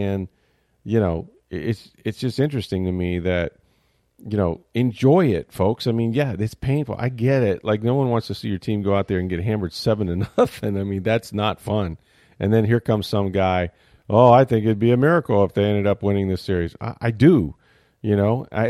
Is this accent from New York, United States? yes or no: no; St. Petersburg, Florida, United States; I mean, I grew up in St. Petersburg.